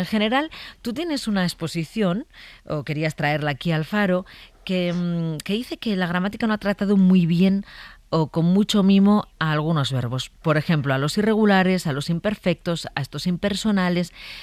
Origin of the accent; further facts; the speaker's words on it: Burgos, Castile and León, Spain; yo soy de Burgos y ella es de Madrid.